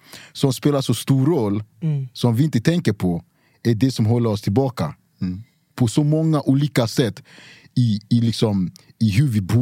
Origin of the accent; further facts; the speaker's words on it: Cameroon; jag är från Kamerun, det är tropiskt. Vi har regnskogar.